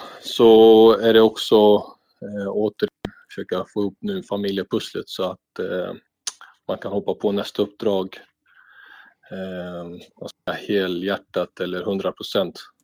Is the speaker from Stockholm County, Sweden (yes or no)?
yes; Stockholm, Stockholm County, Sweden; now in Eskilstuna, Sweden; Men ja, vi är ju från Stockholm i grunden.